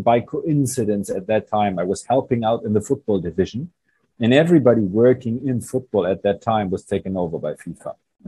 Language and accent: English; Bremen, Germany; not so much where I grew up in Bremen